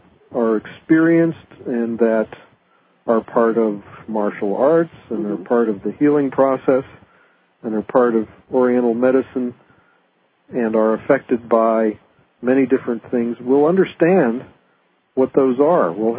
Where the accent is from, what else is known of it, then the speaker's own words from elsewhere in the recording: Pittsburgh, Pennsylvania, United States; I'm a scientist from Pittsburgh.